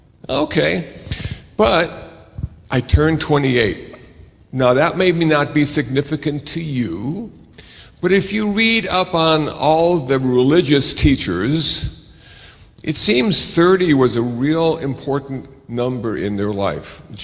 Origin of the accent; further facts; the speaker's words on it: Phoenix, Arizona, United States; also born or lived in Iowa / Milwaukee, Wisconsin; Now, I was born in Iowa, and apparently there's a pretty good women's basketball team out there now. And then I was raised in Phoenix, Arizona, when it was cool to be in Phoenix, Arizona.